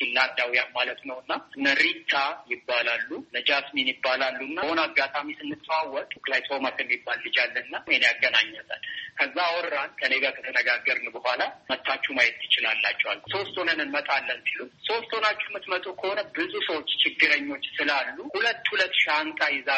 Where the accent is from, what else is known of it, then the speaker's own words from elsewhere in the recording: Ambo, Oromia, Ethiopia; moved away as an adult; also born or lived in Addis Ababa / Canada; አምቦ ተወልጄ ያደግኩኝ ለትምህርት አዲስ አበባ ገባሁኝ። ከዛ ሳልጨርስ ወጣ ወደ ሌላ ሀገር ወደ ካናዳ ገብቼም ተምሬን ኖሬ ነበረ።